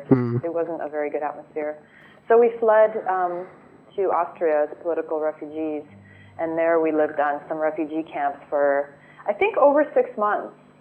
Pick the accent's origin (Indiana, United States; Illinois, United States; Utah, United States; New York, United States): Illinois, United States; Chicago; also born or lived in Poland / California; obviously I grew up in Poland and Chicago, so, you know, I've definitely experienced some heavy-duty winters, but this is strange after living in California for 13 years.